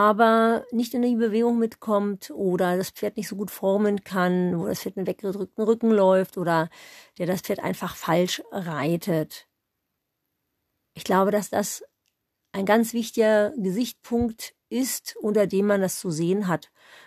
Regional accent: East Germany, Germany; Da habe ich als Kind wahnsinnig viel ohne Sattel geritten, weil es gab einfach mal nicht so viele Sättel und passende Sättel schon gar nicht. Jeweils bei uns im Osten.

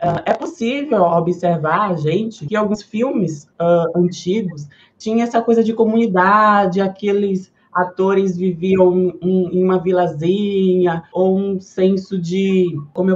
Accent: Salvador, Bahia, Brazil; sou uma travesti visionária do entretenimento, nasci aqui na Bahia, fui criada em Salvador. Então, eu tenho essa alma nordestina, né?

